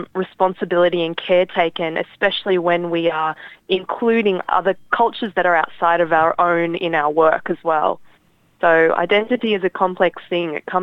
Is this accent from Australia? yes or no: yes; Australia; born there; I shouldn't have to choose whether I'm identified as Fiji Indian, whether I'm Australian born Indian, whether I'm, you know, my father's Tamil.